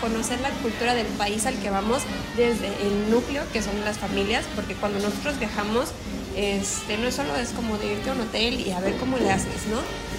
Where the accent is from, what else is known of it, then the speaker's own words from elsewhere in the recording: Mexico; nosotros como mexicanos, pues también poder compartir un poco más sobre quiénes somos y de cómo es México